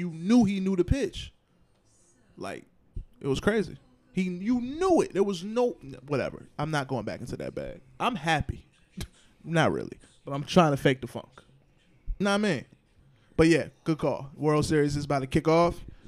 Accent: Atlanta, Georgia, United States; If y'all didn't know, as y'all should, I am from Atlanta.

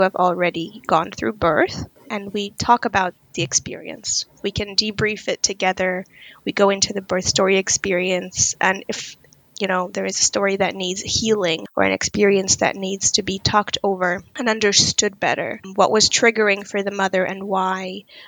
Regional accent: Israel; And of course, myself, who I'm originally from Israel, as I mentioned.

